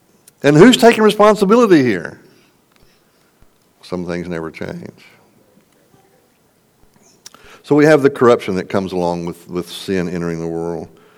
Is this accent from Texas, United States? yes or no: yes; Texas, United States; Where I live in Texas, where I grew up in Texas, where it's even warmer, especially West Texas, where it's dry and hot.